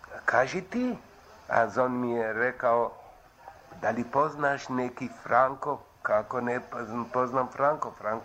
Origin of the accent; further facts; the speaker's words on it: Bitola, Pelagonia, North Macedonia; ja sam Makedonac, rođen u Bitolju.